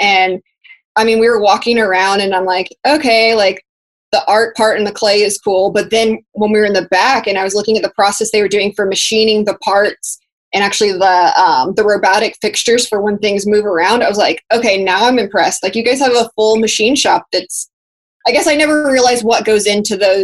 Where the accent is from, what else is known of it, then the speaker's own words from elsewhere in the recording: Dallas, Texas, United States; So we're both from Dallas as well.